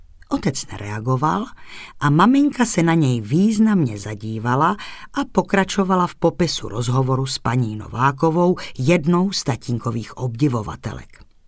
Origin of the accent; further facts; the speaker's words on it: Chlumec nad Cidlinou, Hradec Králové Region, Czechia; Narodila jsem se v Chlumci nad Cidlinou, městečku spojeném s porážkou selské rebelie z období Marie Terezie.